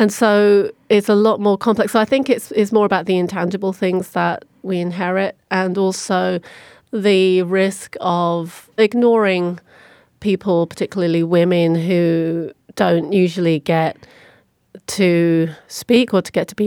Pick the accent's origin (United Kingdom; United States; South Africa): United Kingdom; England; So when I was growing up in England, you know, it was a very homogenous small town outside of London and, you know, pretty conservative. And mine was only one of two Chinese families, I think, living there at the time.